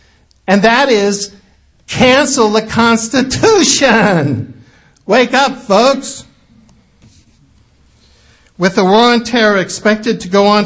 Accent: Cuba; I grew up in Cuba. My mother's Cuban.

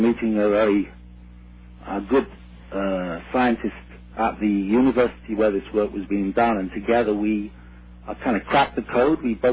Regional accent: London, England, United Kingdom; moved away as an adult; also born or lived in Wales; now in Canada; No, I'm a Brit. I was born in London, England, and I lived in Wales. My parents were Welsh. My dad was a Welsh miner. But I went to London University, and I came to Canada in 1968.

